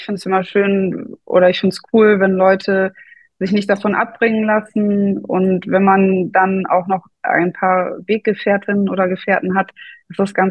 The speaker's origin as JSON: {"language": "German", "country": "Germany", "tie": "born or raised there", "said": "Ich bin in der Nähe von Bremen groß geworden."}